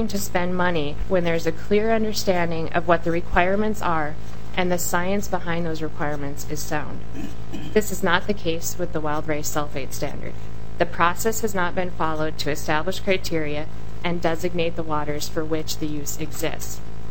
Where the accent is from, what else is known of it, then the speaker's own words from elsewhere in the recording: Virginia, Minnesota, United States; I grew up in Virginia, Minnesota, went to high school there, and then went to University of Minnesota Duluth